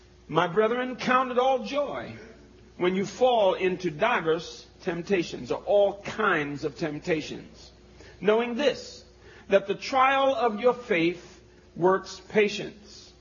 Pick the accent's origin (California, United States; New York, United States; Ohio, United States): New York, United States; I got pushed a couple times too, but you know, I'm from New York, so.